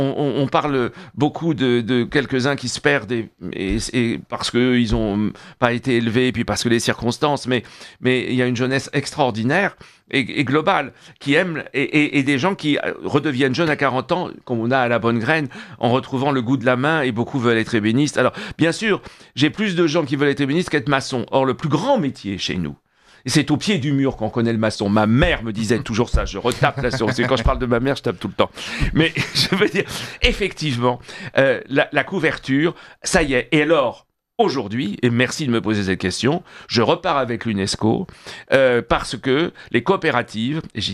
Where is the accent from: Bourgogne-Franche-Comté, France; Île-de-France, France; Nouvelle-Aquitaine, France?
Île-de-France, France; Paris; born there; je suis né à Paris, voilà, Paris 12e, à l'hôpital des Diaconesses